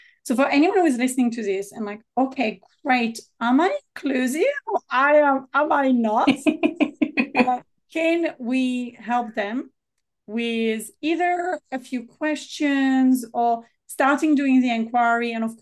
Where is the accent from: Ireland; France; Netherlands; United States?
France; I am born and raised in France. I come from this background of colonialism, and it's uncomfortable for me